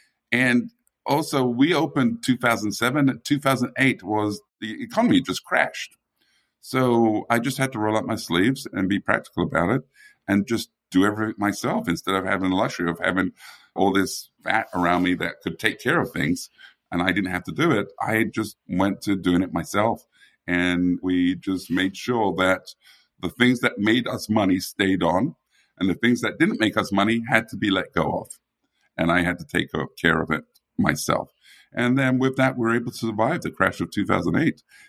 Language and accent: English; England, United Kingdom; Even though I grew up in England, I didn't grow up with baked beans on toast, even though I had it. But I grew up in a Caribbean house, a Jamaican house